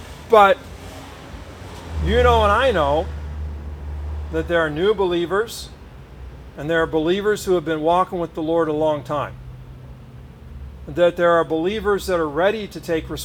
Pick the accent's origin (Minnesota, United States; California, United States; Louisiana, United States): California, United States; everybody's looking at me like, where are you from? I'm from Southern California.